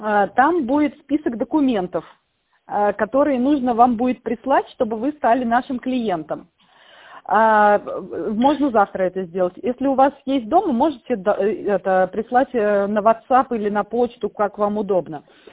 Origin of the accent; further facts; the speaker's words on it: Tver, Tver Oblast, Russia; Да, мы тоже из Твери. Вот. И Калязин, родственники в Калязине живут.